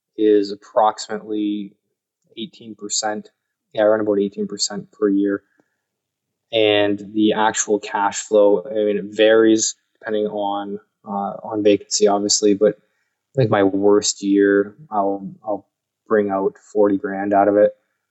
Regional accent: Canada; I said, "Yeah, I'm Canadian military, though, not U.S."

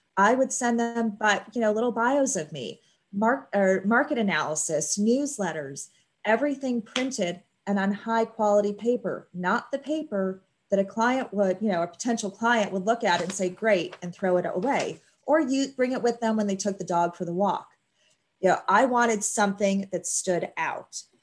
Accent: Buffalo, New York, United States; I grew up in Buffalo, New York, and yes, I am still a big Buffalo Bills fan.

